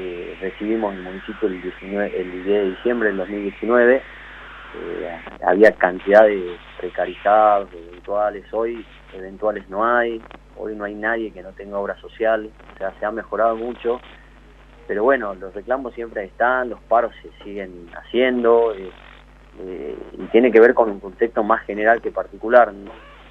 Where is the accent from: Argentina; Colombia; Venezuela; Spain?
Argentina; Perico, Jujuy; estamos pareciera como argentinos, como jujeños y periqueños, como condenados a que nos vaya mal